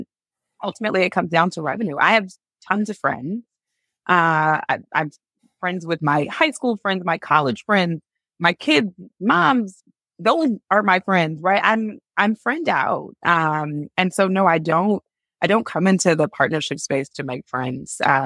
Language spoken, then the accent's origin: English; Atlanta, Georgia, United States; So I grew up in Atlanta. I'm very much a Southern belle, right?